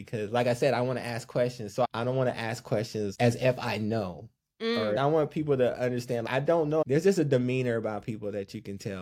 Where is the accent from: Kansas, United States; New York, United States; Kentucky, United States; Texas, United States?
New York, United States; I'm from New York, so I got that style.